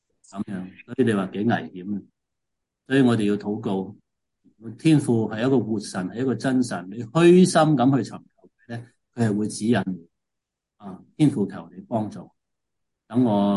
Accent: China; 我们是中国人，也都不能够逃避这个事实，我们是中国人、今天的而且确是中国人

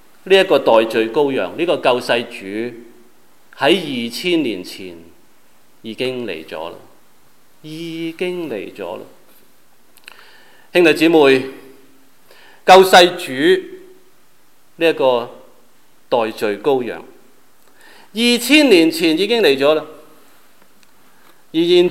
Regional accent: China; 跟我們中國人的新年是不同。

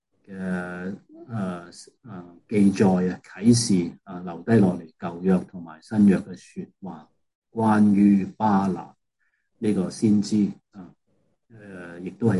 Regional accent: China; 即系所谓我哋中国人所谓问米嘅。

